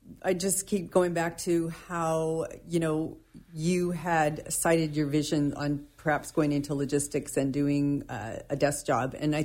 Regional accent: Phoenix, Arizona, United States; I grew up in Phoenix, Arizona, and I wanted to be a forester.

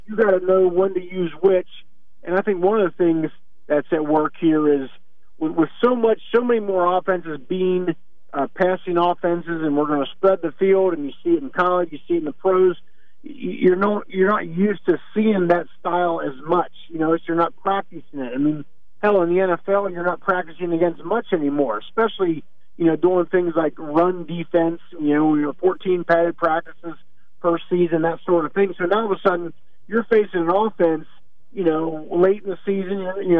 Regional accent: Cincinnati, Ohio, United States; I live here in Cincinnati. I'm born and bred in Cincinnati

